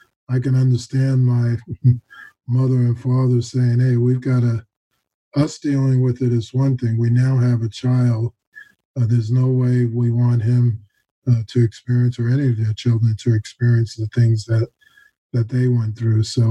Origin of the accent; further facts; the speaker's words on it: Staten Island, New York, United States; Yes, I grew up on Staten Island, which is why I went to JUCO on Staten Island, and obviously went to high school there.